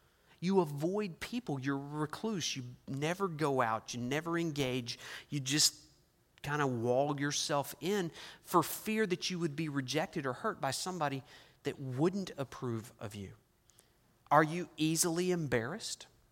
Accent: Oklahoma, United States; I'm from Oklahoma. We have animals, wild animals, varmints, that would show up and take things.

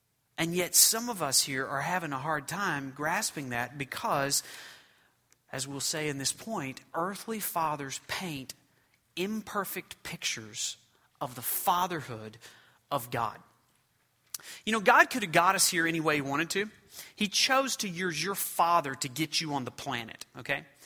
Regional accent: Muskogee, Oklahoma, United States; he was driving the wrecker in the infield of the local dirt racetrack in Muskogee, Oklahoma. I'm an … all right?

